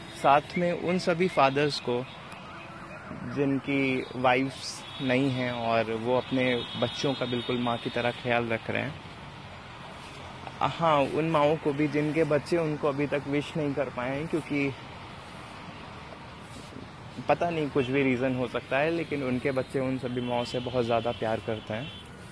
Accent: Lucknow, Uttar Pradesh, India; और मैं लखनऊ का रहने वाला हूँ, और मैं अभी 21 साल का हूँ, इंजीनियरिंग कर रहा हूँ, यहीं लखनऊ में पढ़ाई कर रहा हूँ।

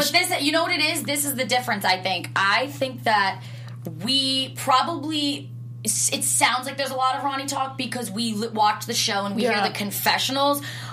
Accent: Hamilton, New Jersey, United States; I'm literally from Hamilton. I went to Hamilton.

